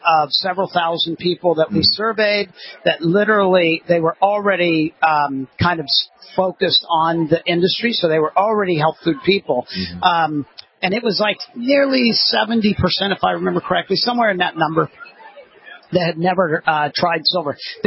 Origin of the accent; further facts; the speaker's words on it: Midwest, United States; And where I grew up in the Midwest, it was literally not there at all.